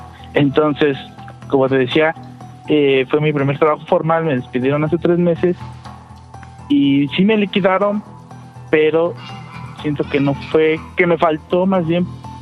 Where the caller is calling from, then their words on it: Mexico City, Mexico; De Tlatelolco, Ciudad de México.